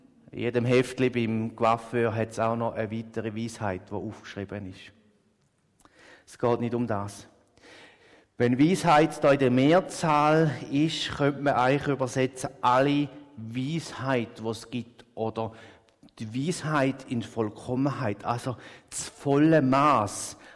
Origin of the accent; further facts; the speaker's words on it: Switzerland; Wir als Schweizer sind uns so gewöhnt, dass wir immer drei Fältchen ankreuzeln